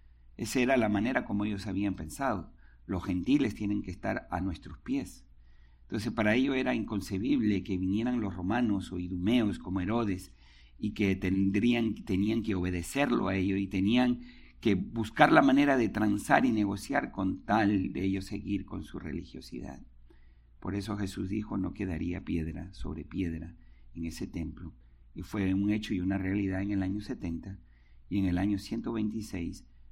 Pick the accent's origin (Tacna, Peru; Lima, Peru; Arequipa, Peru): Lima, Peru; es como en Lima, en mi país, que no llueve